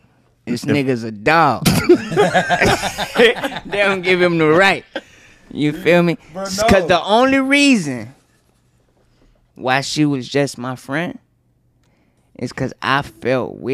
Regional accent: the South, United States; I was just, you know, I'm from the South. My mama don't play.

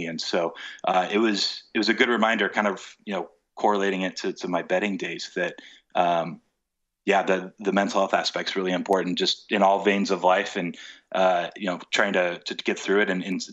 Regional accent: United States; especially because I am American

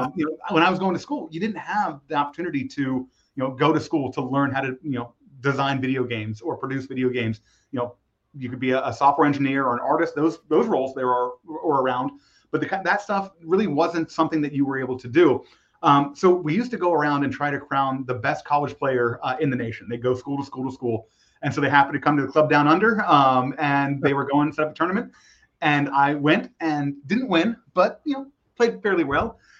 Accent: Orlando, Florida, United States; also born or lived in Chicago; So, born in Chicago, but raised in Orlando. My parents moved down to Orlando when I was one, so I really am a lifelong Floridian in that regard

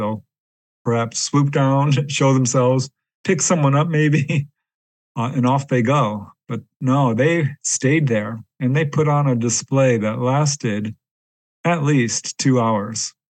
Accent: Topanga, California, United States; of sightings over Topanga Canyon. This is in Southern California. And on June 14th, 1992, this was my hometown, actually. I just moved out by coincidence. But yeah, this was my hometown, a little community of then about 8,000, 10,000 people.

